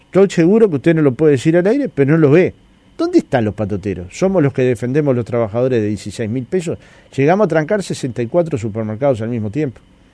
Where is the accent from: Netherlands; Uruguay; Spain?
Uruguay; Nosotros tenemos que seguir siendo uruguayos.